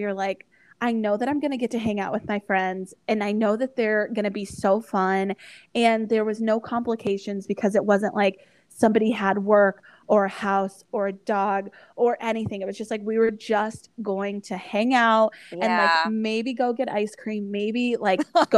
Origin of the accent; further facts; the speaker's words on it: Hinsdale, Illinois, United States; it was so nice to just be like a teenager growing up in Hinsdale, just driving around and just enjoying myself